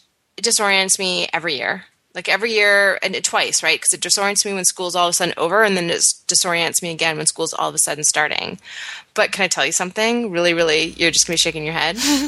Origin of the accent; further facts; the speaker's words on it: British Columbia, Canada; now in United States; Where I grew up in the West Coast of Canada, we went to school the Tuesday after Labor Day